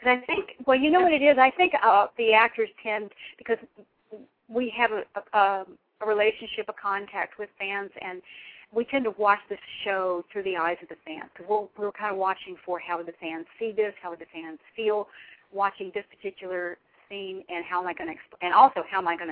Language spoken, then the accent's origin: English; North Carolina, United States; He had an English accent, and I was from North Carolina, so he was Chuck.